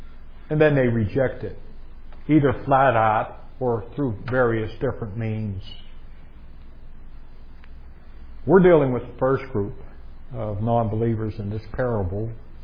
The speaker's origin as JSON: {"language": "English", "town": "Pittsburgh", "region": "Pennsylvania", "country": "United States", "said": "People do that to me because I'm from Pittsburgh."}